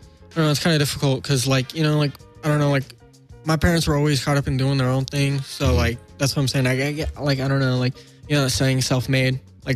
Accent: Norco, California, United States; also born or lived in Paramount / Norwalk / Southgate / Glendale; Yeah, and I lived in Norwalk, Southgate. The most recent, and then I moved at 3 years old to Norco in Riverside County, and then most recent time living in LA was in Glendale with my dad, and that was last year.

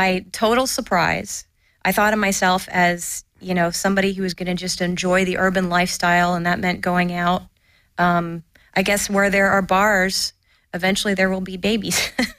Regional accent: Louisville, Kentucky, United States; now in Los Angeles, United States; And, you know, I come from Louisville, Kentucky, where you get in your car for 20 minutes to get anywhere. It's very spread out.

